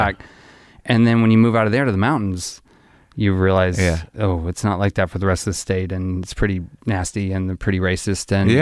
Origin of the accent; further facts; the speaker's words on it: Arkansas, United States; I grew up in Arkansas.